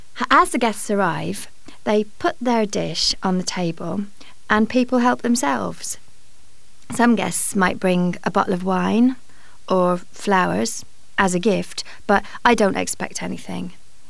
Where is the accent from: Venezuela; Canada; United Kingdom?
United Kingdom; Bristol, South West England; and I'm from Bristol, in England.